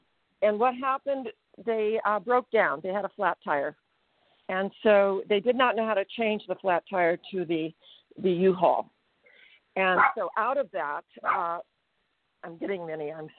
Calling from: Desert Hot Springs, California, United States; And I am speaking from Desert Hot Springs, California.

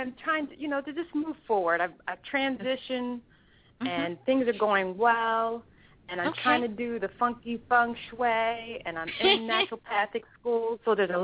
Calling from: Arizona, United States; I'm calling from Arizona.

